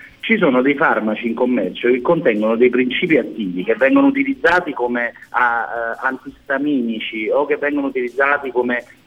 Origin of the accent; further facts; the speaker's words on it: Naples, Campania, Italy; Ora, da napoletano, passami un farmaco, perché è un racconto.